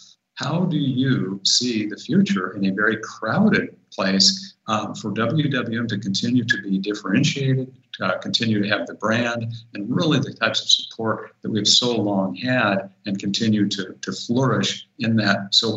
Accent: West Coast, United States; now in Milwaukee, United States; You know, like you, I'm originally from the West Coast

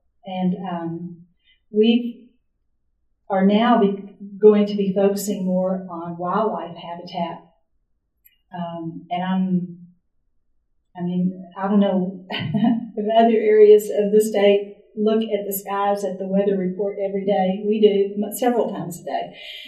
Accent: Port Arthur, Texas, United States; My husband and I grew up in Port Arthur, where the water's mostly brown.

